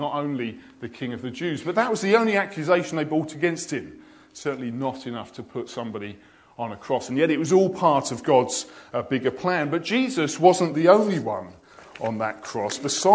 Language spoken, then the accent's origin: English; United Kingdom; Well, being British, we all love a great comeback story, don't we?